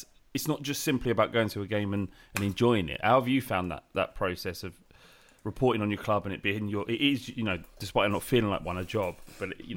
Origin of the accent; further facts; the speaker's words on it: Whipps Cross, London, United Kingdom; born there; Not at all. I was born in Whipps Cross as well.